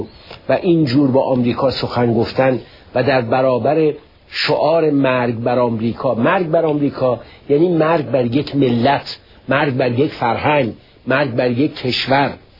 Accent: Iran; بنده به عنوان یک ایرانی واقعا احساس شرم میکنم

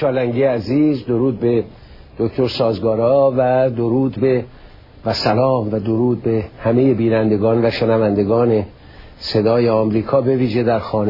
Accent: Iran; خب این از نظر احساس من به عنوان یک ایرانی که به قضیه نگاه، اما از نظر یک تحلیلگر باید بگویم

